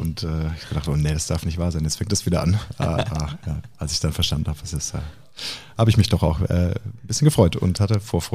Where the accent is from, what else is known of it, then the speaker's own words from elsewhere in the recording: Baden-Württemberg, Germany; ich als Schwabe.